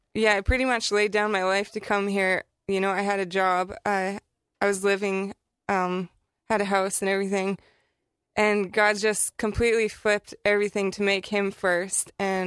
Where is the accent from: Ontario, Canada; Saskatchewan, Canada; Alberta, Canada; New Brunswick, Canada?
Saskatchewan, Canada; I'm from Saskatchewan, Canada, and I'm 26.